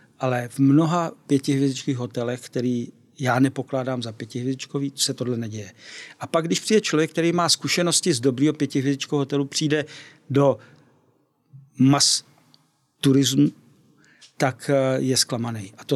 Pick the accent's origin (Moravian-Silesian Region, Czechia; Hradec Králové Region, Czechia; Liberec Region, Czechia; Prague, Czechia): Prague, Czechia; oba dva jsme z Prahy, takže my když jdeme, já bydlím v centru